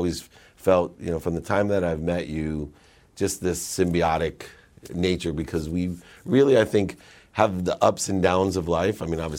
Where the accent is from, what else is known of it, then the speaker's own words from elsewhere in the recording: San Diego, California, United States; You know, I'm from San Diego.